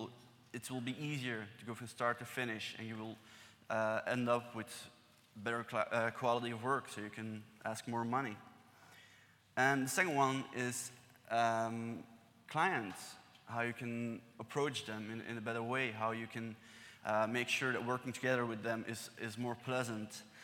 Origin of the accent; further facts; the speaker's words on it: Belgium; English is a second language; excuse me, I'm from Belgium